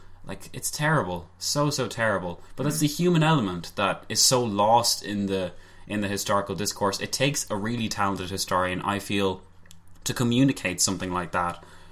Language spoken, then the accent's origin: English; Ireland; I mean, we are Irish after all.